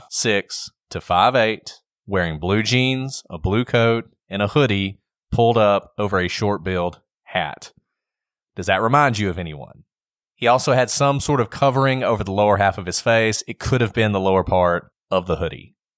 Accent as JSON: {"language": "English", "region": "the South", "country": "United States", "tie": "born or raised there", "said": "growing up in the South"}